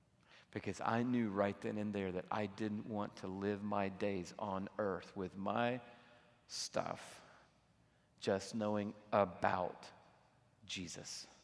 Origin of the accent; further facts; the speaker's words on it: Smyrna, Georgia, United States; I didn't grow up in Buckhead. I grew up in Smyrna. Not Vinings, Smyrna. Real Smyrna. In an apartment.